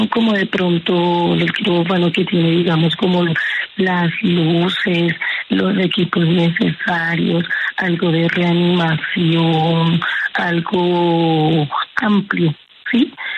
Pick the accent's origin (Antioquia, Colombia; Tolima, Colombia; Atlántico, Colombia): Atlántico, Colombia; Barranquilla; De Barranquilla.